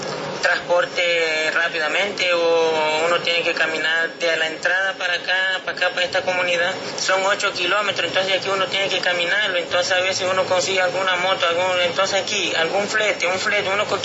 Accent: Colombia; y yo soy colombiano y tengo a mis hijos colombianos también

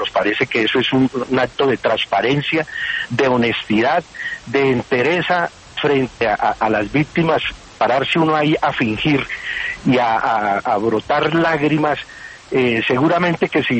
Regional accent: Colombia; todos nos podamos reunir como colombianos

